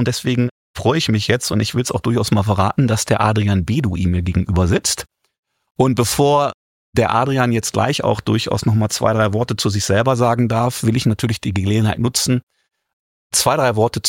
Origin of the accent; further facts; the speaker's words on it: Essen, North Rhine-Westphalia, Germany; wir kommen beide aus Essen